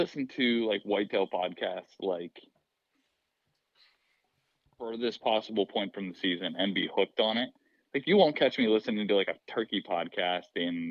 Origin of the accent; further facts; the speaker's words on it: Pennsylvania, United States; I am from Central Pennsylvania.